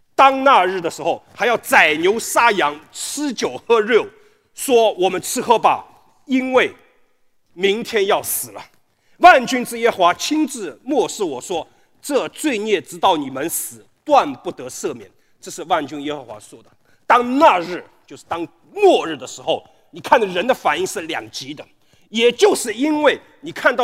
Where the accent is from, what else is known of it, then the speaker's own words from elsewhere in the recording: Shanghai, China; 我们上海人有没有啊？上海人话说拎得清吧，